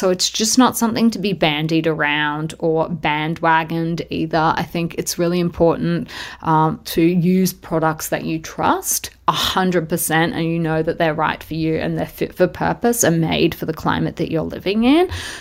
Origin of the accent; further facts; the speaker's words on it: Australia; I guess for me as an Australian, sunscreen is like very, very, very holds a special place